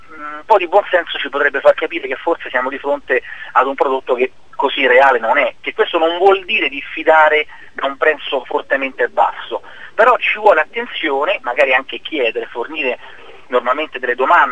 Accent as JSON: {"language": "Italian", "town": "Rome", "region": "Lazio", "country": "Italy", "said": "la capitale in questo momento non sta brillando di lustro, e lo dico da romano"}